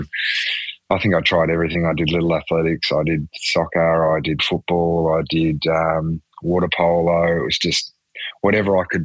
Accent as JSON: {"language": "English", "town": "Hobart", "region": "Tasmania", "country": "Australia", "tie": "born or raised there", "said": "growing up in I say regional, but it was pretty simple Hobart where we grew up. We grew up in Belrive"}